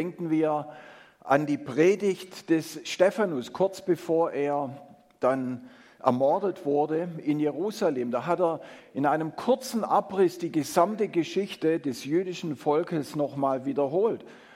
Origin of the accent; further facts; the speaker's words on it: Heidenheim, Baden-Württemberg, Germany; also born or lived in Schorndorf; Ich war 4 Jahre alt, als meine Eltern aus Schorndorf nach Heidenheim gezogen sind, und ich bin in Heidenheim aufgewachsen, zur Schule gegangen, habe meine Ausbildung gemacht und dann bin ich in den Stuttgarter Raum gezogen, wo ich bis heute bin.